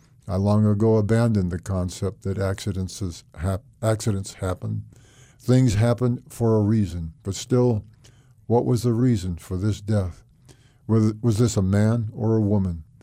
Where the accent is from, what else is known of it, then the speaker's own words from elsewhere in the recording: Reno, Nevada, United States; also born or lived in Glendale, California; No, I was born in Glendale, California, but at the age of six, my parents moved to Reno, and back in those days, Reno was a little cow town, basically, and I lived my whole life up in northern Nevada, Reno, Carson City, that whole area.